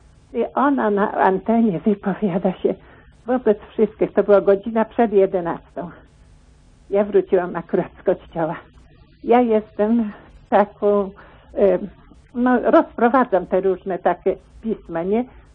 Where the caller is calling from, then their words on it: Pomeranian Voivodeship, Poland; z Pomorskiego.